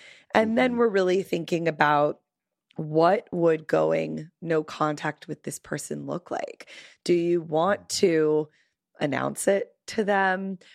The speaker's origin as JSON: {"language": "English", "region": "Florida", "country": "United States", "said": "I'm from Florida, so I know that."}